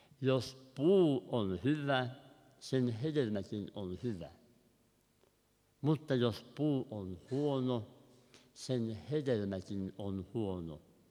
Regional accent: Valkeakoski, Pirkanmaa, Finland; ja tulen Valheakoskelta Sääsmäen seurakunnasta.

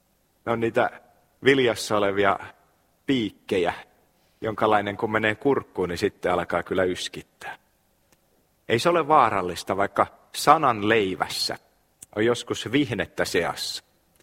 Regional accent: Kymenlaakso, Finland; Muistan nuoruudessani siellä Kymenlaaksossa

